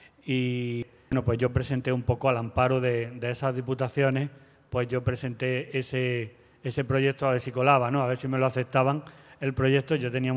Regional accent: Jaén, Andalusia, Spain; Desde Jaén, que es de donde yo soy

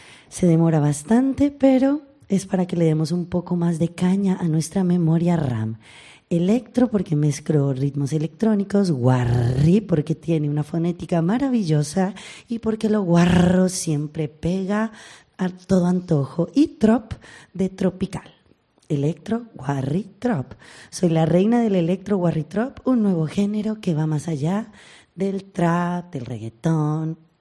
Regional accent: Colombia; now in Barcelona, Spain; Bueno, yo vengo de Locombia y prefiero decir Locombia para quitarle el nombre al conquistador.

